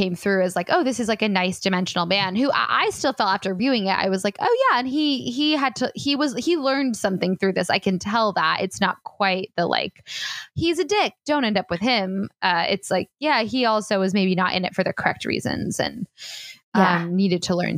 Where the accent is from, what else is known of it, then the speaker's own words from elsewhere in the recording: Northwest, United States; I'm from the North. I've lived in the Northwest my entire life and on the West Coast